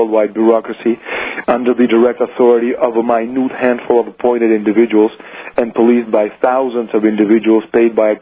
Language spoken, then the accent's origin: English; Canada; because I'm not a European citizen, I'm a Canadian citizen.